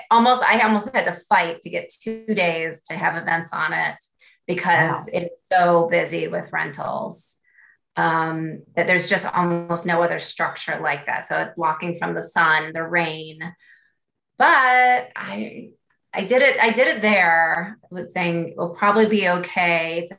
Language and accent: English; New Jersey, United States; now in Raleigh, United States; I moved to Raleigh from New Jersey